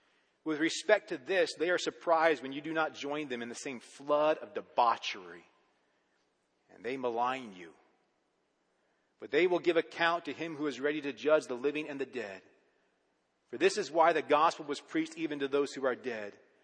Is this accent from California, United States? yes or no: no; Lancaster, Pennsylvania, United States; I grew up in an Amish community. I was not Amish, okay? But I grew up in Lancaster, Pennsylvania area. It is a massive Amish community.